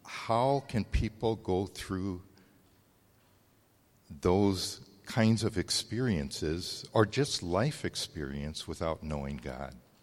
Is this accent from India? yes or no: no; Japan; I grew up in Japan. My parents were missionaries.